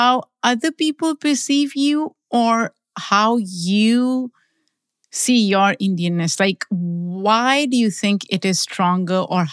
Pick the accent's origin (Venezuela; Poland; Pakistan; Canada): Pakistan; now in United States; because I grew up in Pakistan predominantly